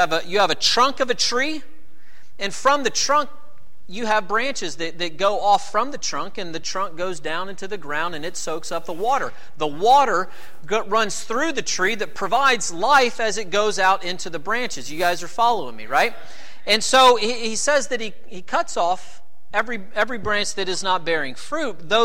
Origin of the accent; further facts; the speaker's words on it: the South, United States; We're from the South. It's been spring in Georgia for a couple of months.